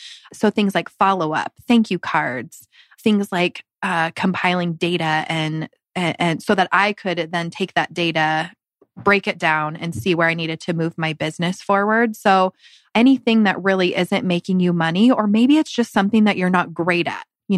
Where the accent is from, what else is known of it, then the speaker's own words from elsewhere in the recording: Seattle, Washington, United States; now in Phoenix, United States; I have been in Phoenix about 7 years, born and raised in Seattle.